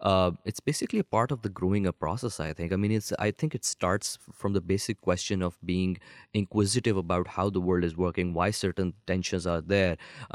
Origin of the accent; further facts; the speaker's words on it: Pakistan; You see, I was born and raised in Pakistan